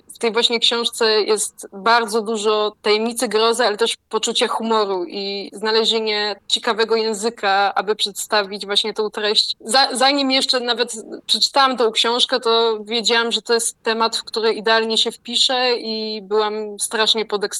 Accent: Lower Silesian Voivodeship, Poland; wychowałam się na koziej farmie w lesie pod Wrocławiem.

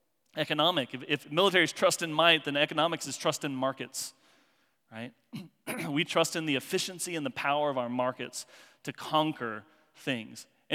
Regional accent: Kansas, United States; So I grew up mainly in rural southwestern Kansas, right? I mean, we could see the grain elevators in town from 20 miles away.

